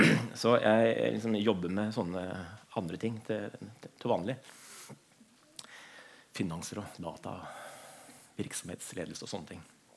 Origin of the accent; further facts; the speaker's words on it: Kristiansand, Agder, Norway; also born or lived in Oslo; Jeg Kristiansand, jeg vokste opp på Søm. Så jeg feiret, dere hører at jeg født i Oslo, men jeg feiret treårsdagen min her i Kristiansand, og trives godt med å bo her i Kristiansand.